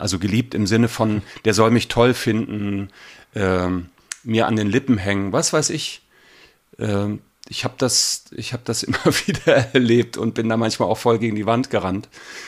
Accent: Hanover, Lower Saxony, Germany; Ich habe vor 20 Jahren in Prenzlauer Berg gewohnt und zog als Hannoveraner dahin

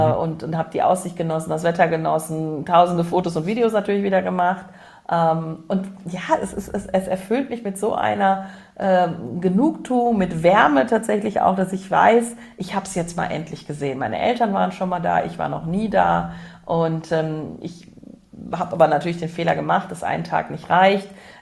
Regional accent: Cologne, North Rhine-Westphalia, Germany; now in Düsseldorf, Germany; Magdeburg und Köln sogar. Meine alte Heimatstadt.

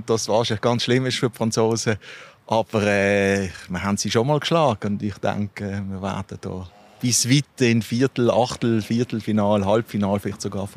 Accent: Allschwil, Basel-Landschaft, Switzerland; geboren, Stadt Basler eigentlich, dann ja, auf Allschwil gezogen. Ich bin in Allschwil aufgewachsen, die ganze Jugend verbracht, dann verschiedene Stationen in Basel-Biertouren gemacht

